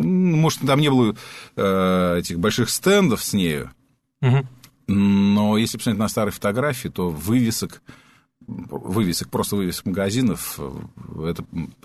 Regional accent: Moscow, Russia; я коренной москвич.

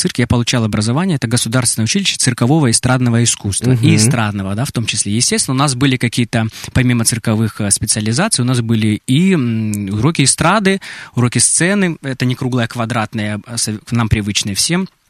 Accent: Krasnodar, Krasnodar Krai, Russia; я всегда говорю, что я вот с Краснодарского края, я из Краснодара, и всегда мы про Краснодар топим.

